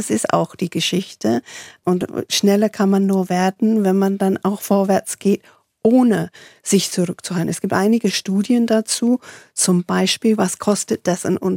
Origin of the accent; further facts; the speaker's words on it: England, United Kingdom; Ich als Engländerin, ich verstehe das überhaupt nicht